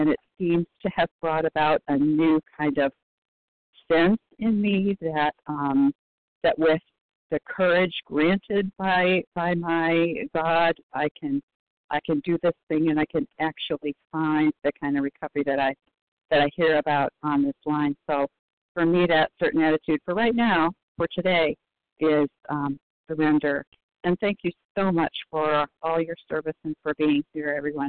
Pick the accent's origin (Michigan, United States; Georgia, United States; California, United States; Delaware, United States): Michigan, United States; I'm from Michigan.